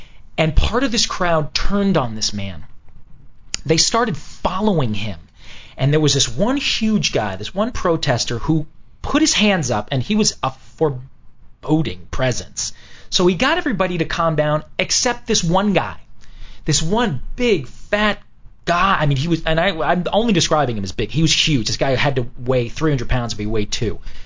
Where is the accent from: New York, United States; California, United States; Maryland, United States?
New York, United States; New York City; First of all, I'm a New Yorker, you know, like I said, I was born and raised there. But also, you know, I have a Middle Eastern background.